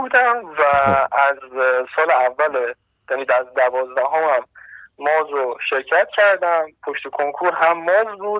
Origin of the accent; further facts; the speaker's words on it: Sirjan, Kerman, Iran; سیرجان، استان کرمان.